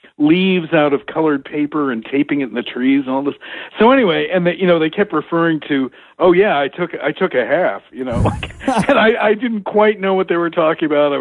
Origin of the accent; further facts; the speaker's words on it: New York City, New York, United States; I was growing up in Queens in New York City, and this was way before Queens was cool.